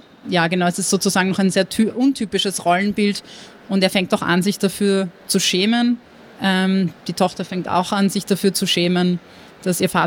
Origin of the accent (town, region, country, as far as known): Montenegro